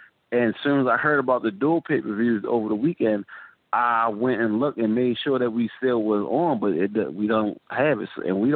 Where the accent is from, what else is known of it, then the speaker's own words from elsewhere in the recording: Baltimore, Maryland, United States; but I'm from Baltimore, and we were supposed to get a June pay-per-view